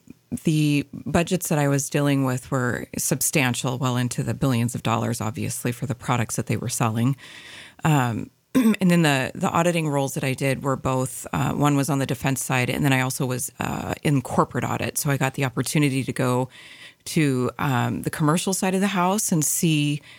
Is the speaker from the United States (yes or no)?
yes; Seattle, Washington, United States; moved away as an adult; now in Sandpoint, United States; So I've been in the Sandpoint area with my family since the October of 2020. And so I hail from the Seattle area.